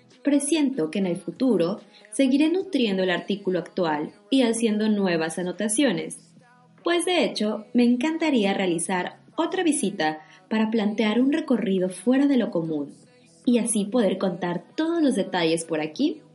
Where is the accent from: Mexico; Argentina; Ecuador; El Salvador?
Mexico; now in Germany; una mexicana viviendo en Alemania